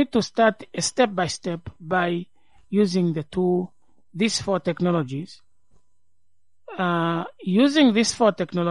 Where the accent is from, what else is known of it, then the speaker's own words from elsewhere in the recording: Livingstone, Southern Province, Zambia; when I grew up in Livingston, in the street where we were, people spoke Tonga. And no, it was not Tonga. Sorry, it was Vemba.